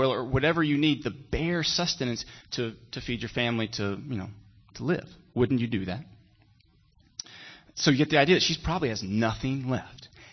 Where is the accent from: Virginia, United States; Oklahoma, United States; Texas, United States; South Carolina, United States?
South Carolina, United States; hospitality, at least where I'm from, which is South Carolina.